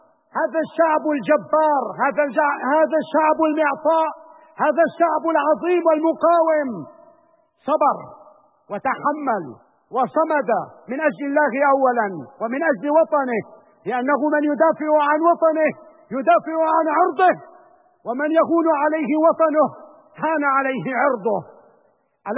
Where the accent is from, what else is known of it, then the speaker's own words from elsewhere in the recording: Syria; نحن كسوريين